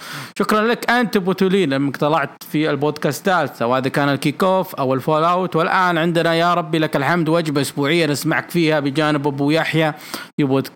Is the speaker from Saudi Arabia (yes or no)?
yes; Saudi Arabia; لمعارك بين النخب المثقفة عندنا في السعودية